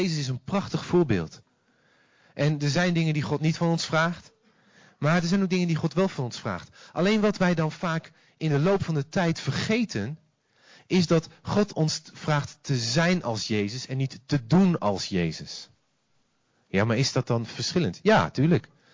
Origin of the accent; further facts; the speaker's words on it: Deventer, Overijssel, Netherlands; En ik kom uit Deventer, dat is niet zo heel ver van Zutphen af.